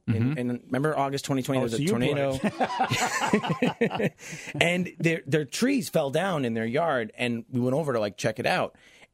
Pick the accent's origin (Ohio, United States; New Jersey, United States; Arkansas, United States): New Jersey, United States; I'm from Jersey originally.